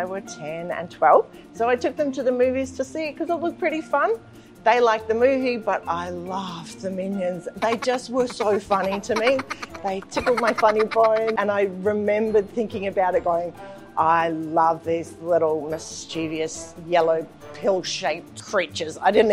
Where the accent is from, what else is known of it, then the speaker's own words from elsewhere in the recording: Australia; I'm from Australia